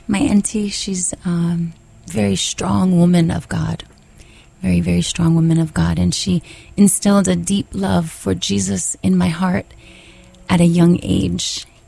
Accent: Waimanalo, Hawaii, United States; I was raised in Waimanalo.

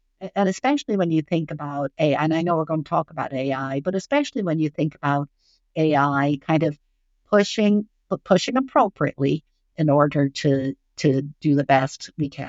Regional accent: Ireland; now in United States; I grew up in Ireland, which I know a lot of people don't know that about me because I don't sound that way anymore, but I've been in the U.S. for a long time.

